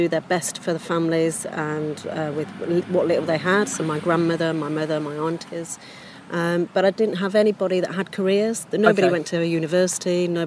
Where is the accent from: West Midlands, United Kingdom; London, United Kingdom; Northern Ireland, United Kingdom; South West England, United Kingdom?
West Midlands, United Kingdom; Coventry; I'm born and bred in Coventry.